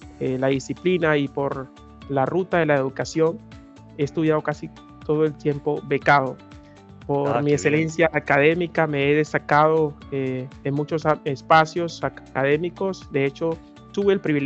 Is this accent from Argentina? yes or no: no; Chocó, Colombia; soy del departamento del Chocó. En este momento resido en su capital, Quibdó